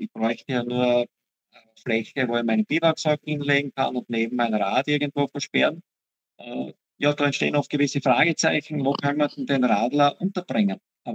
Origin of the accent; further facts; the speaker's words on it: Austria; Und wenn es kühler ist, dann habe ich einfach den, wie sagt man bei uns in Österreich, den Zwiebellook.